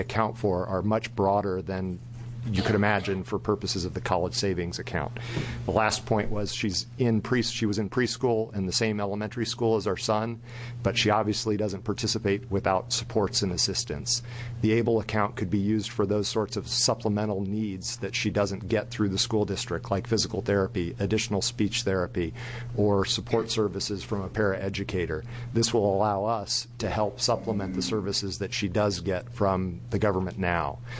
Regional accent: Portland, Oregon, United States; I'm from Portland.

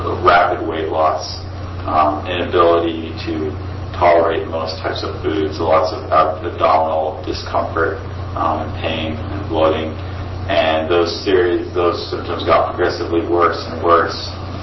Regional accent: Corvallis, Oregon, United States; I'm 25 years old, and I was born and raised here in Corvallis.

